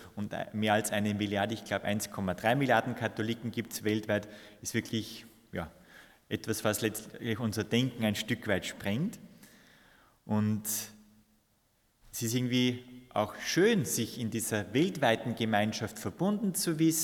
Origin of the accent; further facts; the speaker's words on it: Austria; Es sind zwar doch noch viele getauft bei uns in Österreich, aber so einen richtigen Bezug zur Kirche, zur Pfarre, zum Glauben haben dann nur wenige.